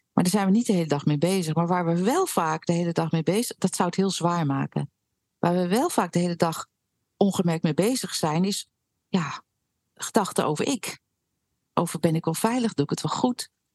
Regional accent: Utrecht, Netherlands; ik ben opgegroeid in Utrecht en daar dus heb ik leren fietsen in mijn beleving druk verkeer.

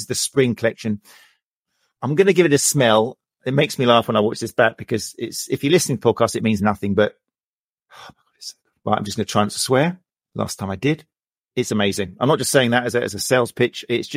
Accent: Brighton, South East England, United Kingdom; It's not just because they're in Brighton, which is my hometown.

